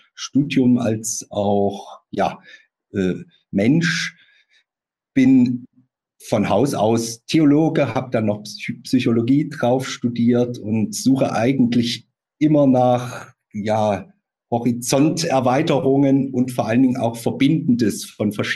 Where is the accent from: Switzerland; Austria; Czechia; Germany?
Germany; Leipzig, Saxony; 78 geboren in Leipzig. Und als in eine Pfarrersfamilie hinein, mein Vater ist Pfarrer, auch mein Opa